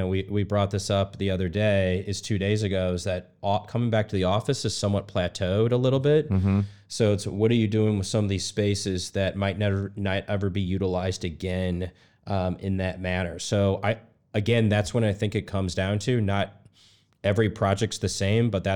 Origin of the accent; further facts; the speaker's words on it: St. Louis, Missouri, United States; a lot of these buildings near and dear to my heart because I'm from St. Louis. We have a lot of buildings sitting in our downtown right now.